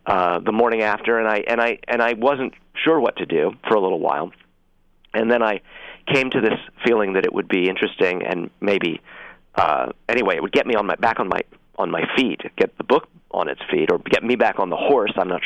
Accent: East Coast, United States; because I'm from the East, and I still find a lot of this territory really completely unsettling.

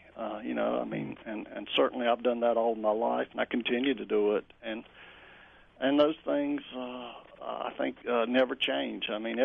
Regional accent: Appalachia, United States; accent: Appalachian; people hear my accent or they think of the Appalachian Mountains.

